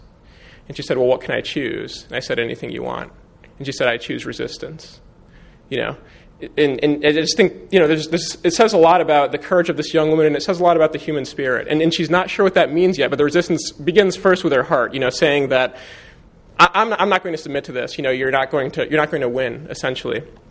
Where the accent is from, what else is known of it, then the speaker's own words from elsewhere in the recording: United States; I would say, you know, I'm from America.